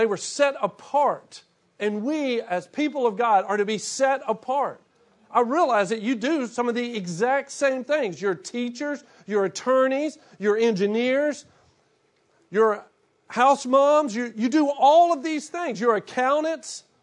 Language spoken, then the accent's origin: English; Shreveport, Louisiana, United States; You'll remember I was talking to you about growing up in Shreveport